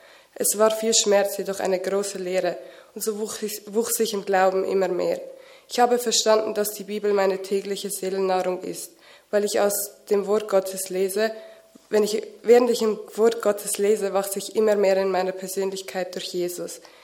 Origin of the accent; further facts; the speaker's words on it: Germany; now in Switzerland; Also ich war in einem christlichen Kindergarten, aus welchem ich christliche Werte mitnehmen konnte. Als wir von Deutschland in die Schweiz kamen, habe ich mich in den Gemeinden, in welchen wir waren, nicht zu Hause fühlen können.